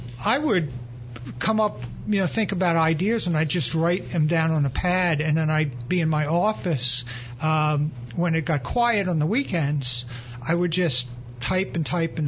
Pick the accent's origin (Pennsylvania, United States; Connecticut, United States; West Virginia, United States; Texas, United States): Pennsylvania, United States; Springfield; also born or lived in Baltimore, Maryland / Maple Glen, Pennsylvania; Yeah, I was born in Baltimore, Maryland. We moved to Springfield, Delaware County when I was a little kid, and then we moved to Montgomery County near Ambler in Maple Glen. I was 12.